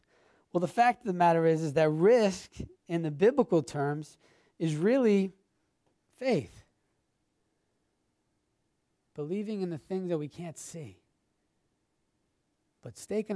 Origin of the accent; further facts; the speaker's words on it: Connecticut, United States; like I told you before, I'm from Connecticut, and so I went home to see my dad